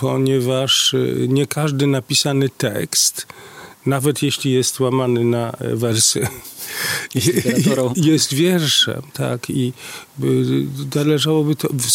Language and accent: Polish; Białystok, Podlaskie Voivodeship, Poland; wróciłem do Białegostoku po studiach polonistycznych. Wróciłem, ponieważ jestem białostoczaninem.